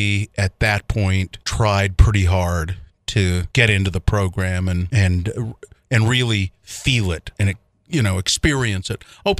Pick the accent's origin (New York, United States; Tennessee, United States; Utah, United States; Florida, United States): Utah, United States; Ogden; because it's so ingrained in the neighborhoods here in Utah. And I grew up in Ogden, and it's just what you do.